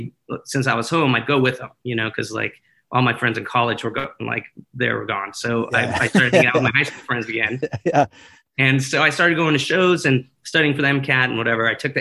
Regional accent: Iran; English is a second language; even though we're the only Iranians in school, I think, growing up. So once I started learning English and speaki

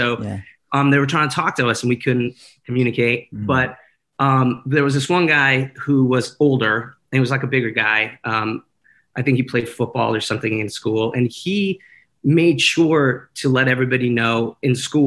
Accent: Iran; English is a second language; even though we're the only Iranians in school, I think, growing up. So once I started learning English and speaki

